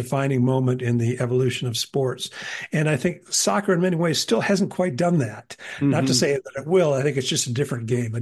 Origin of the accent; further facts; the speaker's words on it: Iowa, United States; evangelicals in Iowa, which is, you know, I consider my home state because I spent my high school years there.